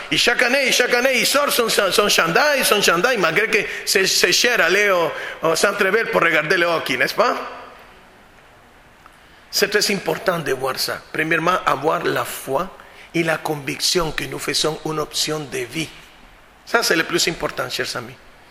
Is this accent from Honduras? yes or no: yes; Honduras; also born or lived in Costa Rica; En 98, dans mon pays d'origine, en Honduras, il y avait un ouragan qui a tout dévasté.